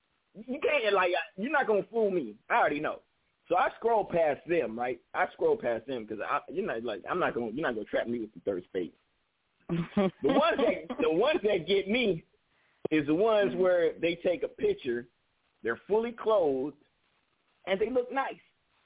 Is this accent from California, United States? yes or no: yes; California, United States; I'm from the country. I'm from California, the Bay Area, California.